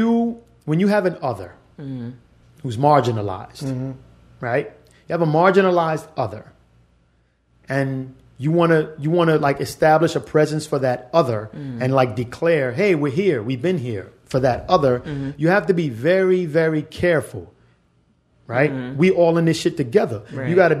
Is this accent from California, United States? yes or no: no; The Bronx, New York, United States; also born or lived in Miami / Philadelphia; I'm Cuban, I'm Dominican, I'm from the Bronx. I spent a lot of time in Miami and Philly around Puerto Ricans, black folk, Colombians